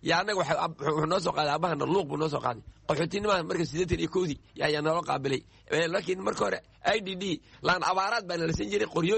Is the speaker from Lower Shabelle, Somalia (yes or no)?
no; Luuq, Gedo, Somalia; now in Kenya; markii labaadna waxaan halkeenay luuq meeji keliya ah aan ku barbaaray